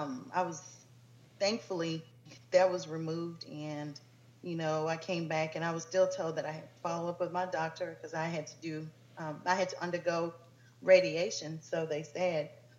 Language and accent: English; Zimbabwe; moved away; I'm from Zimbabwe.